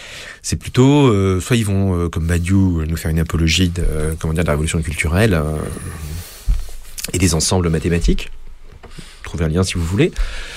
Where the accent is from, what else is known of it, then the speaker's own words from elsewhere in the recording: France; quand on les lit en tant que Français un petit peu habitué à la culture de la philosophie politique française